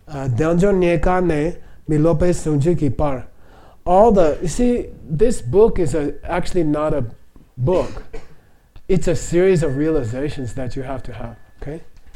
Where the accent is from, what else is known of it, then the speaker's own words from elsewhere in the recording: Phoenix, Arizona, United States; So I grew up in Phoenix, right, which is the most beautiful city in the world.